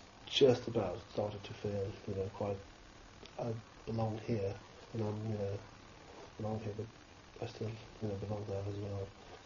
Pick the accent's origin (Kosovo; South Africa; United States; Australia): Kosovo; now in United Kingdom; being from Kosovo, I'm very, you know, proud of, you know, who I am. I am British, you know, I've got two completely, you know, very legitimate nationalities, because Britain accepts dual nationality as well as Kosovo. So I've got two nationalities